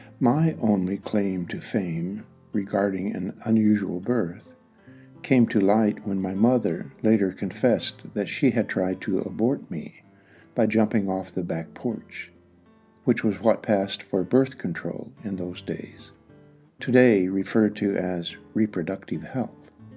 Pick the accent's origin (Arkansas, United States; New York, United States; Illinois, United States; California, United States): Illinois, United States; Centralia; now in Atlanta, United States; Centralia, Illinois, my hometown, Chicago, where I did my advanced schooling, Atlanta, Georgia, my adopted hometown